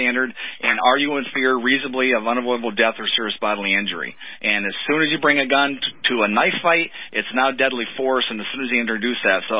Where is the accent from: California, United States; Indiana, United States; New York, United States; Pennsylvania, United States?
Pennsylvania, United States; And Stuart, I grew up in Pennsylvania, so I know the difference.